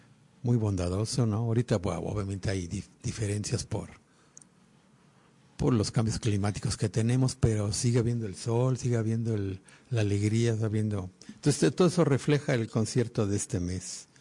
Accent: Mexico; una música tan, pues tan viva como somos los mexicanos y tan relajientes.

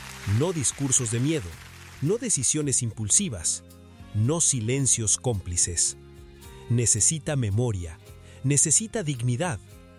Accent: Mexico; Te hablo como joven, como nativo, como mexicano.

